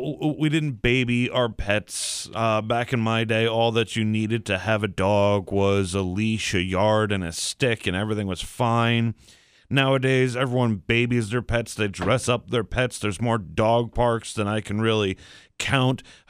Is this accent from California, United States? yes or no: no; Latham, New York, United States; I always talk about the old pet store in my hometown of Latham, New York, where they had Jimmy the Monkey, and Jimmy the Monkey was miserable.